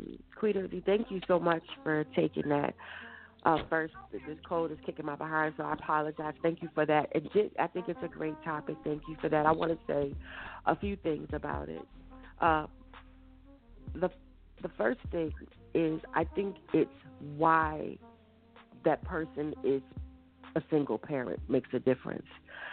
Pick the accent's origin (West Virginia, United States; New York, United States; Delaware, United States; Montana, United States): New York, United States; Brooklyn; I'm from Brooklyn, so dad, you know, they grew up in dad grew up in Bushwick, Brooklyn. Mom grew up in Bed-Stuy.